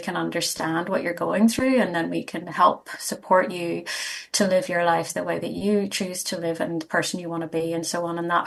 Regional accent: Belfast, Northern Ireland, United Kingdom; I'm from Northern Ireland. I'm from Belfast. And grew up there, and there were not services there.

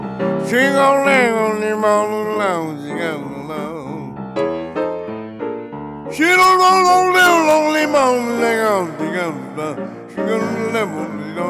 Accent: St. Louis, Missouri, United States; was, I guess it's a product of my hometown, St. Louis.

